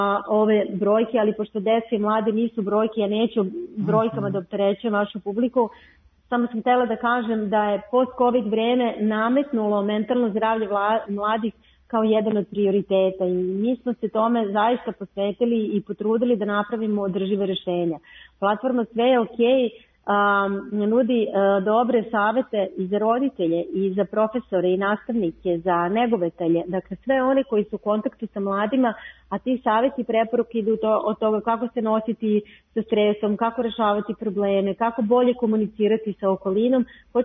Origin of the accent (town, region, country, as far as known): Serbia